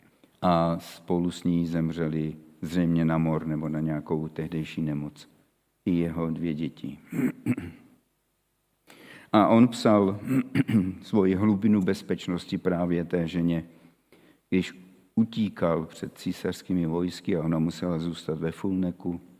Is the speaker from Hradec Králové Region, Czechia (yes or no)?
yes; Trutnov, Hradec Králové Region, Czechia; born there; Bylo to blízko mého rodiště u Trutnova nad Žacléřem na Růžovém paloučku.